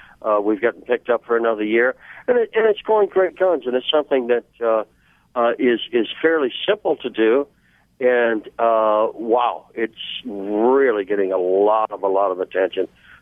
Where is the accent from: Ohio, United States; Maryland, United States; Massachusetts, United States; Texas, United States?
Ohio, United States; Dayton; I didn't even make it down to my hometown of Dayton.